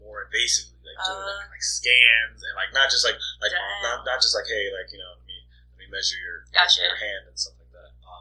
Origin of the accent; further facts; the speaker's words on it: Miami, Florida, United States; That was even before he went to play for my hometown, Miami Dolphins.